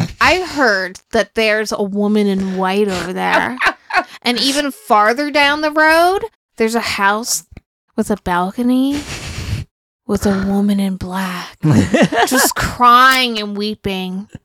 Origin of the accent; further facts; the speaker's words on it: United States; Being American is like, you are all that guy. We're default that guy.